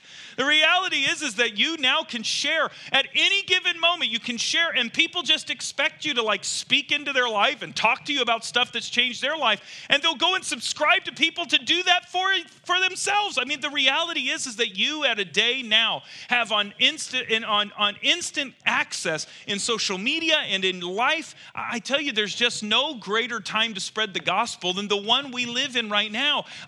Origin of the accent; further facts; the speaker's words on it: Kansas, United States; I remember I grew up in Johnson County, Kansas, and they said, no more of that.